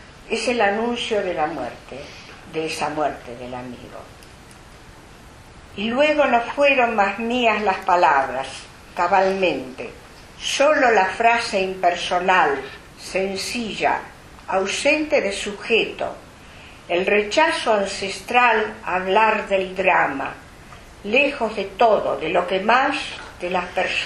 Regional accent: Buenos Aires, Argentina; Este es un poema de mi ciudad natal, Buenos Aires, que con los años no añoro

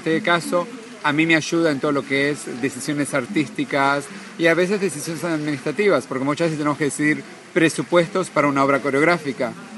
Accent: Buenos Aires, Argentina; accent: Buenos Aires; moved away as an adult; now in Israel; yo soy originario de la ciudad de Buenos Aires, como mi acento bien lo dice.

